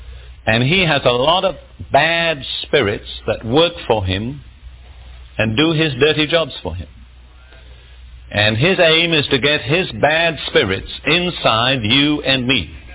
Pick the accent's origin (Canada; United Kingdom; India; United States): India; born there; I had bad spirits in me from the age of 2. I was born in India. I'll tell you a little bit about myself.